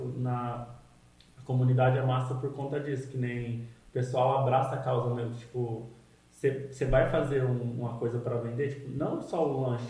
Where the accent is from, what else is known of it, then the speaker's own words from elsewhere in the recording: Londrina, Paraná, Brazil; a gente é londrinense